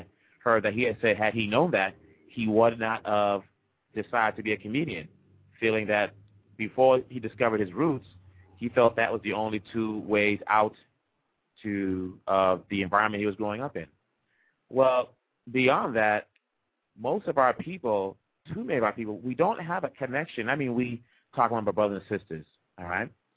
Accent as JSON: {"language": "English", "region": "Kinshasa", "country": "DR Congo", "moved": "yes", "lives_now": "Boston, United States", "said": "Because I'm an immigrant. I'm from Congo. I was born in Kinshasa."}